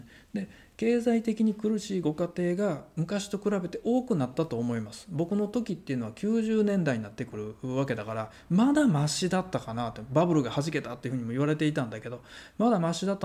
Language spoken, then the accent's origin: Japanese; Shiga, Japan; あの例えばうちみたいな滋賀県とかだと田舎になっちゃいますから、その田舎から東京に憧れるっていうのも分かるんですけど